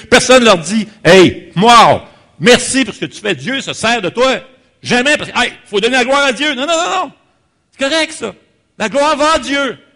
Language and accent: French; Montreal, Quebec, Canada; Moi, je viens de Montréal, les gars.